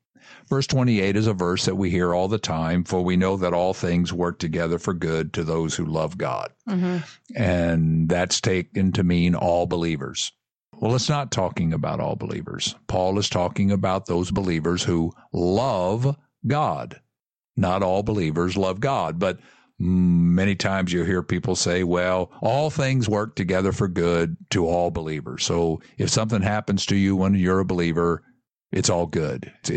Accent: Kentucky, United States; I'm from Kentucky.

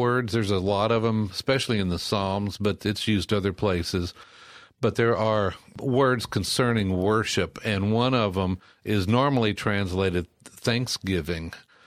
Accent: Texas, United States; Well, being a Texan, I pronounce it Ugaritic.

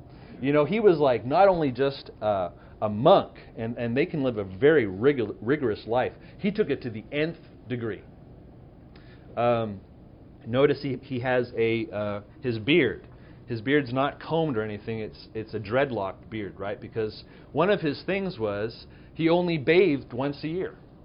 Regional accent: Montreal, Quebec, Canada; We're Protestant. In Quebec, I'm from Quebec, Montreal, Quebec.

